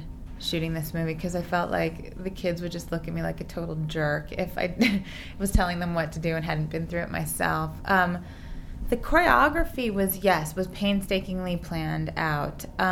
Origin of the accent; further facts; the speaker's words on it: Los Angeles, California, United States; No, I grew up in Los Angeles, and I went there.